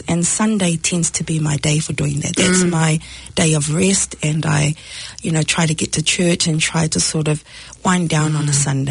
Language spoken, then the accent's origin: English; Sangone, Savai'i, Samoa; born there; Yeah. So I was born in my dad's village in Sangone in Savai'i.